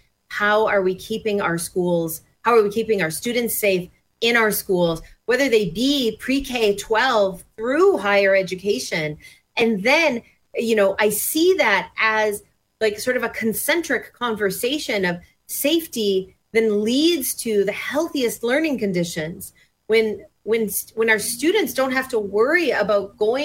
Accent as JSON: {"language": "English", "region": "Minnesota", "country": "United States", "tie": "born or raised there", "said": "my home state of Minnesota was not immune to at all."}